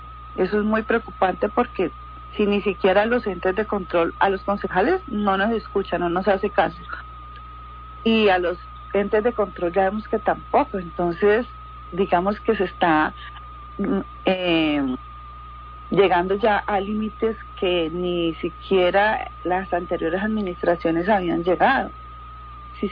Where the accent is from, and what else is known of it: Cali, Valle del Cauca, Colombia